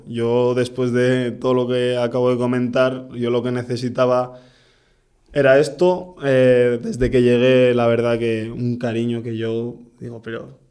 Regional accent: Basque Country, Spain; O sea, yo que soy vasco.

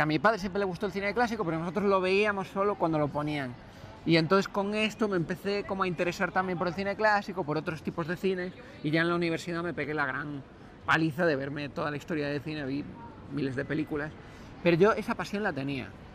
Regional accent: Canary Islands, Spain; born there; yo vengo a ser gallego, gallego, gallego. Eso a mi madre le partía el corazón. Porque yo nací en Canarias

